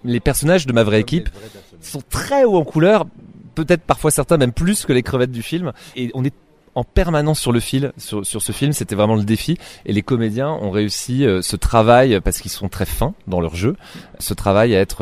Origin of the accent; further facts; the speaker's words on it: France; nous, on est Français